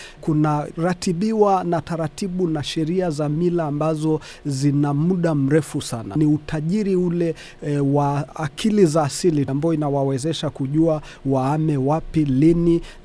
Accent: Ngorongoro, Arusha, Tanzania; Mimi natoka wilaya Ngorongoro, kaskazini mwa Tanzania, mkoa wa Arusha.

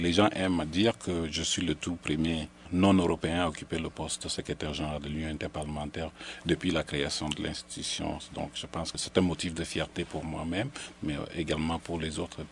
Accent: Cameroon; dans mon pays d'origine, le Cameroun, où j'ai exercé toute ma carrière professionnelle au niveau national

